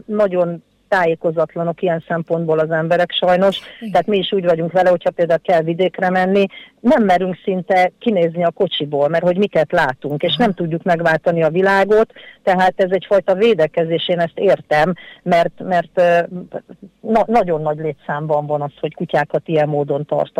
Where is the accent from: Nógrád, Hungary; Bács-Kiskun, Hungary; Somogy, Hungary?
Somogy, Hungary; Kaposvár; Kaposváron születtem, mindig városilány voltam, sőt, emeletes házban éltünk, hozzáteszem, tehát, hogy akkor értse mindenki, hogy 63 éves vagyok.